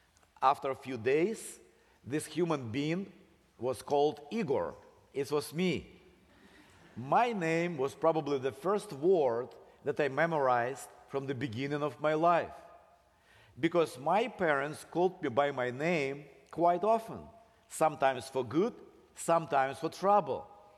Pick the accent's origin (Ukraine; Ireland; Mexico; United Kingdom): Ukraine; English is a second language; now in United States; We came from Ukraine. Ukraine is a big country, about the size of Texas.